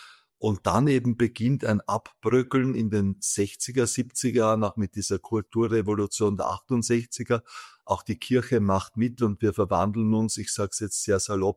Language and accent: German; Austria; ich bin Österreicher